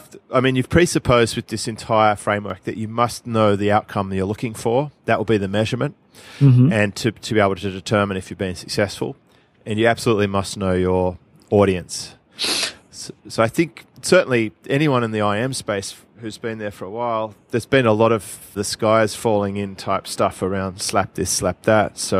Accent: Australia; Like as an Australian or having visited the UK a lot

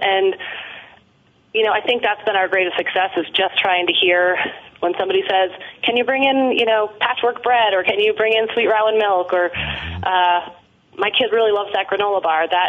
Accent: Orleans, Vermont, United States; also born or lived in Los Angeles; I grew up in Orleans, in the Northeast Kingdom here. I grew up there, and then I was living in Los Angeles, and had been there for about 10 years.

